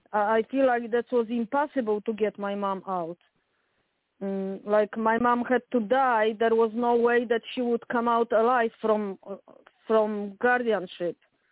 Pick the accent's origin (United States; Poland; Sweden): Poland; English is a second language; me and my brother, we paid for my mom we're from Poland, so we want to transfer mom's body to Poland.